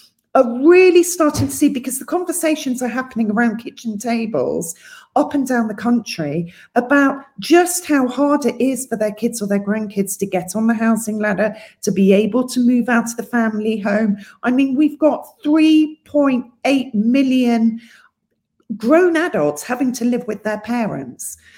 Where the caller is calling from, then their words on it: London, United Kingdom; I'm calling you from London, I'm in London.